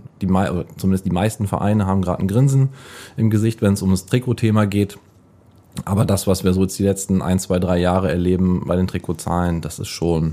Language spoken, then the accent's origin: German; Göttingen, Lower Saxony, Germany; ich komme aus Göttingen, bin jetzt nicht aus der Region